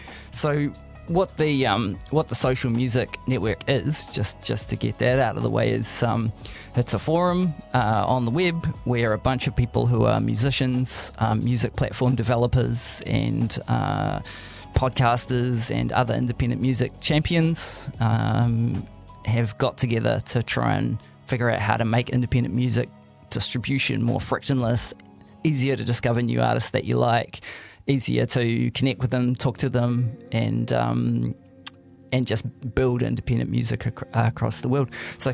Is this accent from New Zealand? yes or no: yes; Canterbury, New Zealand; now in Hamilton, New Zealand; So my roots are in Te Waipanamu, the South Island, where I grew up in Waitaha, Canterbury. Living now, as the Triple SD says, by the Waikato here in Hamiltron, City of the Future.